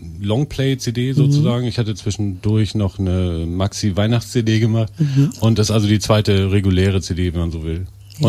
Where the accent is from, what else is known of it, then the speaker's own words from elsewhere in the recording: Lingen, Lower Saxony, Germany; ich komme aus Lingen eigentlich ursprünglich